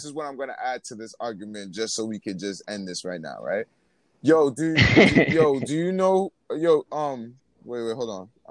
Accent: Brooklyn, New York, United States; Yeah, I'm a battle rapper. I'm from Brooklyn, and I've been seeing Cortez.

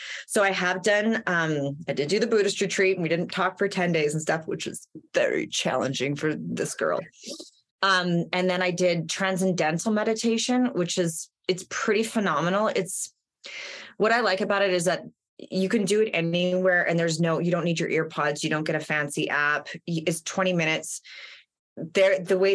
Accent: Jasper, Alberta, Canada; now in Vancouver, Canada; like I'm from Jasper National Park

